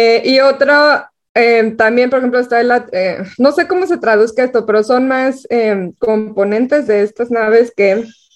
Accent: Mexico; como mexicanos siempre lo vemos como sí, están los países ricos

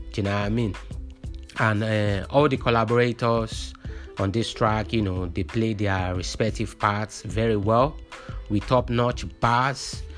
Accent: Nigeria; As you know, I'm from Nigeria

